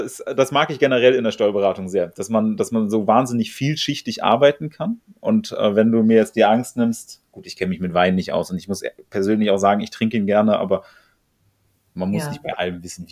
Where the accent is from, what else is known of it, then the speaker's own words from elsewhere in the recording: Berlin, Germany; Das wusste ich selbst als Berliner, gebürtiger Berliner, wusste ich nicht, aber so lernt man dann auch noch was über die Heimatstadt.